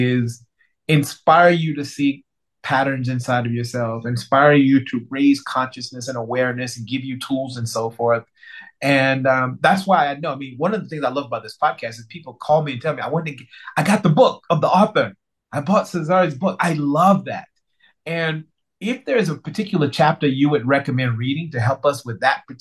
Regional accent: North Carolina, United States; I grew up in the East Coast in the same state that Michael Jordan went to college

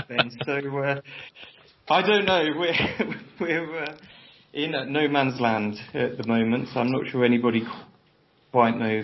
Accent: United Kingdom; now in Czech Republic; Despite Brexit, I'm a Brit still based in Europe, but I'm reaching out, of course, to our Commonwealth cousins

